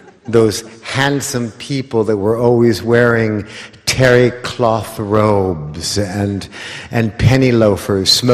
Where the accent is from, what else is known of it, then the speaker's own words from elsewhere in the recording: Los Angeles, California, United States; born there; I was born in Los Angeles, in a house, in a canyon that was in a nest of palm trees that casted these thin, unmoving shadows like prison bars.